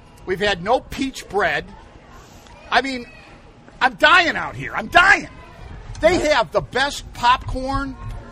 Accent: Sycamore, Illinois, United States; I was very fortunate growing up in Sycamore, Illinois, home of the world-famous Pumpkin Festival.

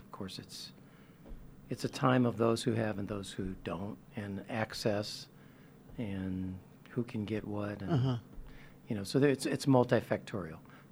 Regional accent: Los Angeles, California, United States; moved away as an adult; now in Nashville, United States; I've been here 10 years. Left L.A. when I was 18, so it's been a minute.

